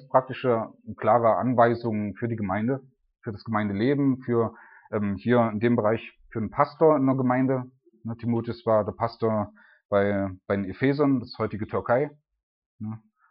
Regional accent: Germany; Gerade als Deutscher, wo ich alles habe, ne?

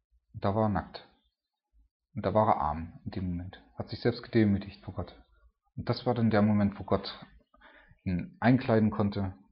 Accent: Germany; Und ich bin froh, als Deutscher fährt man sowas ja nie.

